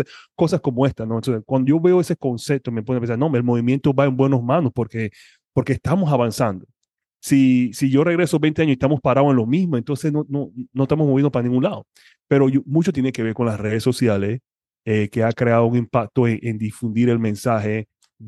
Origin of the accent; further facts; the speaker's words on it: Panama; now in United States; yo soy originario de Panamá. Vivo aquí en los Estados Unidos ahora ya por más de 20 años. Pero yo tengo 45 años.